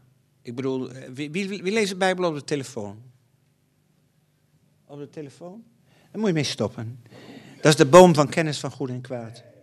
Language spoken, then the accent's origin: Dutch; Winschoten, Groningen, Netherlands; in Oost-Groningen, waar ik vandaan kom, ik kom uit Winschoten